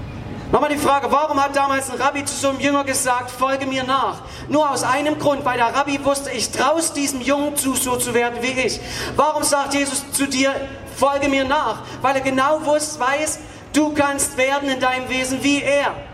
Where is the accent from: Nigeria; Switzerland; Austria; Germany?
Germany; Saxony; ich bin auf dem Bauernhof aufgewachsen. Wir hatten so einen großen Hof, unserem Dreiseitenhof im Erzgebirge.